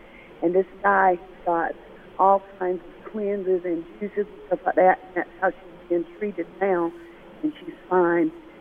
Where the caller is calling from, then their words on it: Lumberton, North Carolina, United States; I'm calling from Lumberton, North Carolina.